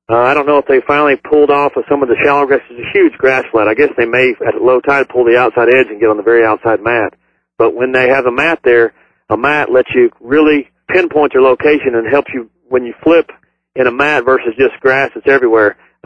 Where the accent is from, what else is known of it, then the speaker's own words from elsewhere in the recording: Texas, United States; I'm from Texas. I fish grass beds at my home lake, Lake Fork, Sam Rayburn, and all those other ones.